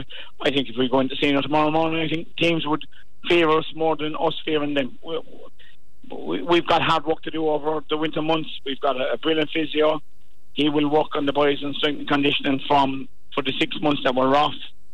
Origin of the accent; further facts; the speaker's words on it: Ballyduff, Ireland; Well, I suppose I'm from Ballydun originally myself.